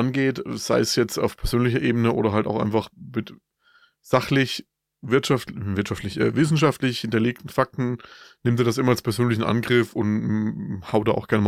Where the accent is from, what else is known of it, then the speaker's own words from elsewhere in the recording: Bavaria, Germany; bei uns in Franken sagt man halt Spind.